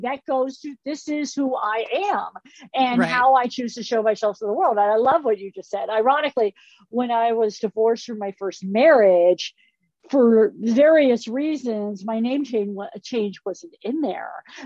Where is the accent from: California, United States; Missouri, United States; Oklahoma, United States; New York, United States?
California, United States; Los Angeles; Another thing, because I grew up in Los Angeles. So there I am in Los Angeles.